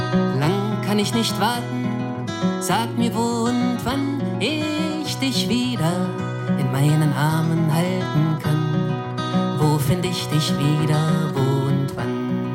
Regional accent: Lemgo, North Rhine-Westphalia, Germany; Und dann hatte ich ein Konzert in meiner Heimatstadt in Lemgo.

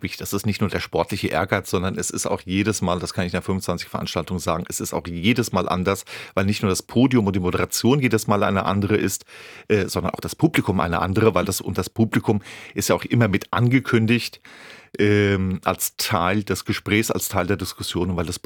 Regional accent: West Germany, Germany; Also der Abend zum Beispiel für mich auch als Wessi

